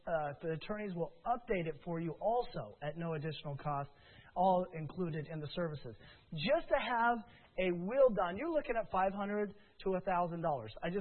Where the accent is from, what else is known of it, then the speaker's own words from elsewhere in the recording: Loveland, Colorado, United States; we have a movie theater that is in my hometown in Loveland, Colorado